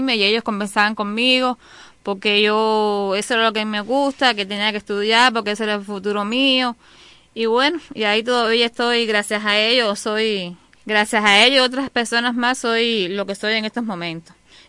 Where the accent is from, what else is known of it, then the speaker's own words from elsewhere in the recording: Caibarién, Villa Clara, Cuba; born there; now in Ciénaga de Zapata, Cuba; Nací en Caibarién, en municipio de Caibarién, provincia de Santa Clara. Terminando mi último año de la carrera de educadora de ciclo infantil, me casé y vine a vivir para el municipio de Ciénaga de Zapata en el 94.